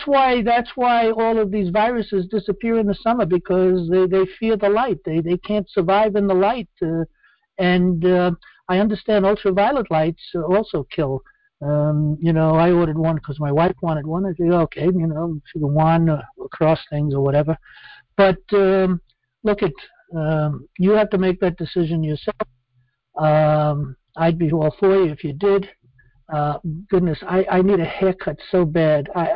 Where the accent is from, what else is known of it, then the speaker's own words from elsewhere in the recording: New York, United States; born there; I was born in New York. I like it in New York. I'm staying in New York.